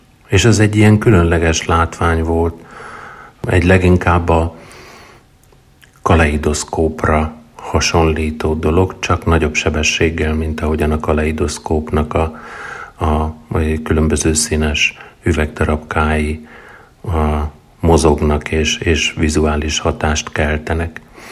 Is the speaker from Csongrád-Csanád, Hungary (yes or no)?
no; Báta, Tolna, Hungary; Valószínűleg tudjátok, Bátán nőttem föl, ez egy pici zsákfalu